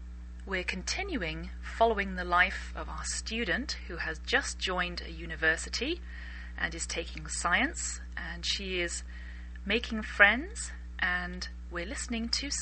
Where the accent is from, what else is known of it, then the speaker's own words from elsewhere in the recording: England, United Kingdom; I'm English.